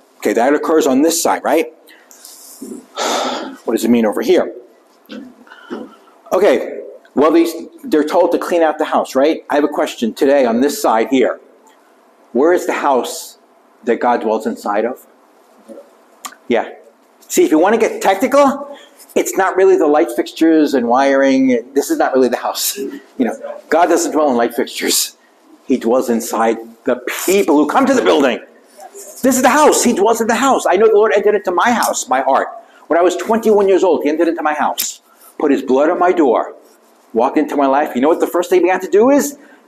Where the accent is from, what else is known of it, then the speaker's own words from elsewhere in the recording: New York City, New York, United States; I grew up in New York City. That's like the opposite of agriculture, okay?